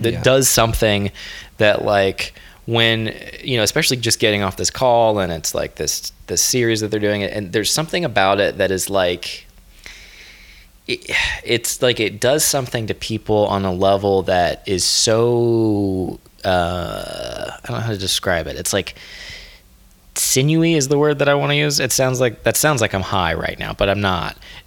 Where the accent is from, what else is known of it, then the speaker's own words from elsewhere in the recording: Florida, United States; I grew up in Florida and people in Florida would be like, Coke means everything.